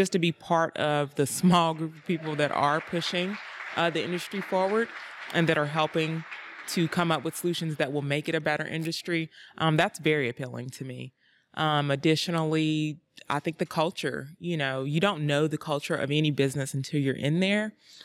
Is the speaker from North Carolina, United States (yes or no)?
yes; North Carolina, United States; Okay, well, I come originally from North Carolina.